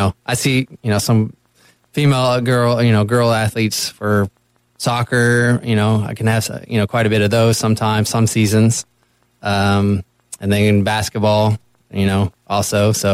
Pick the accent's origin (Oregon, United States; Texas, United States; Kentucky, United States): Kentucky, United States; Louisville; and I'm actually from Louisville, and I went to U of L for a couple years to start